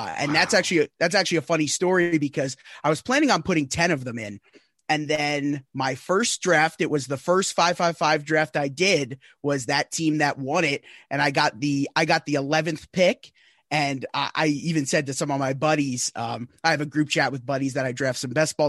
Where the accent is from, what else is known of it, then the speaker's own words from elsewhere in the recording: Northeast, United States; I'm from the Northeast. I'm actually a Chicago Bears fan from the Northeast